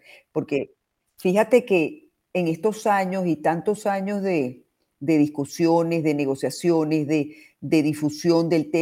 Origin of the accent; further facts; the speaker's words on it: Venezuela; now in Peru; yo soy venezolana y también peruana, porque tengo ya 30 años en Perú